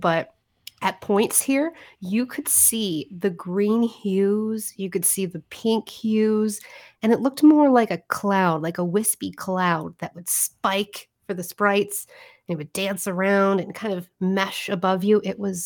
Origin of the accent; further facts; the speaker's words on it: Illinois, United States; because in Northern Illinois, my hometown, my mom still, she hasn't seen them.